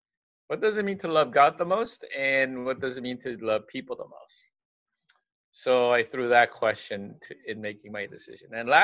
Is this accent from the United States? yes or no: yes; United States; And I grew up in America, so, you know, I should be even much better than that.